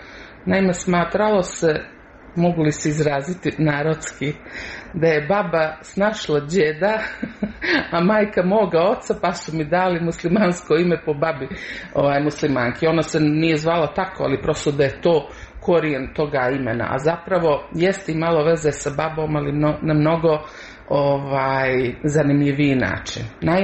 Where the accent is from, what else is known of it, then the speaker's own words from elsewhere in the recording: Montenegro; mogla bih se definisati kao nacionalno Crnogorka, ali nisam neko ko je pobožan.